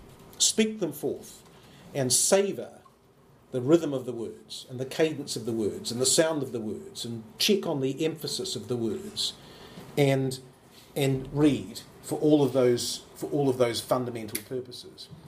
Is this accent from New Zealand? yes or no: yes; New Zealand; that's just because, you know, I'm from New Zealand, you know. So, yeah, the words are different.